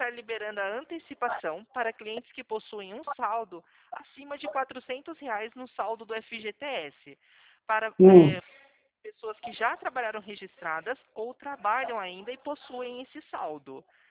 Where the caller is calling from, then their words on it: Atibaia, São Paulo, Brazil; Eu falo diretamente de Atibaia, interior de São Paulo.